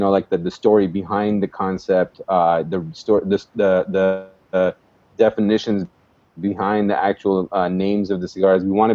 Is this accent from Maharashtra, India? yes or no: yes; Mumbai, Maharashtra, India; We come from Gujarat, I was born and raised in Bombay, now called Mumbai.